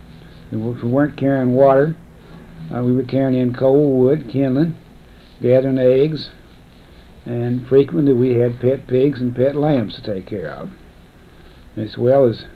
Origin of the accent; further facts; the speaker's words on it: Kentucky, United States; born there; In Stanford, Kentucky. I was born in Lincoln County, Kentucky, June the 7th, 1914.